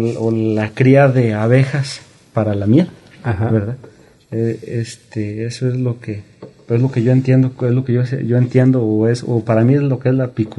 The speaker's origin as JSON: {"language": "Spanish", "town": "Sauz Tostado", "country": "Mexico", "said": "Yo soy del rancho del Sauz Tostado."}